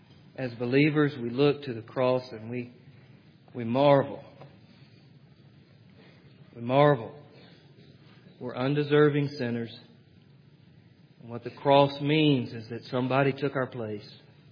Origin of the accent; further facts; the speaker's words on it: the South, United States; but I'm from the South and when we get excited we yell!